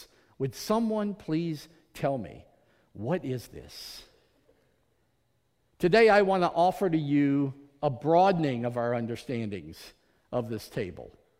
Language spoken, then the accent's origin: English; New Orleans, Louisiana, United States; I grew up in New Orleans, the French bread capital of the world.